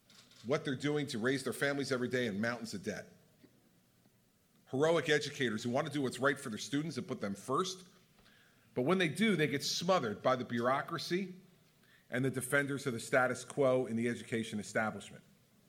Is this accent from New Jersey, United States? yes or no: yes; New Jersey, United States; whether it's in my home state of New Jersey or in the states I've been visiting around the country